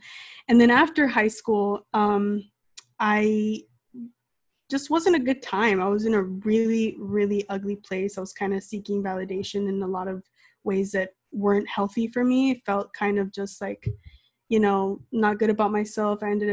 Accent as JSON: {"language": "English", "town": "Los Angeles", "region": "California", "country": "United States", "said": "I am from Los Angeles, California. I'm 25 years old."}